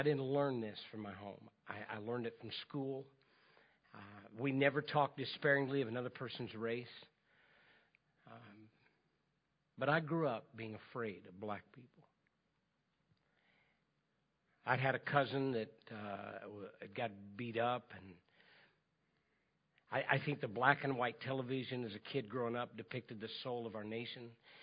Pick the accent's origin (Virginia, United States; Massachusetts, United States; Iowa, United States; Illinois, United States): Illinois, United States; Oreana; I grew up in Midwest in Illinois. I want to set the tone here and tell you that in my parents' house in the little town of Orianna, Illinois, right outside of Decatur, Illinois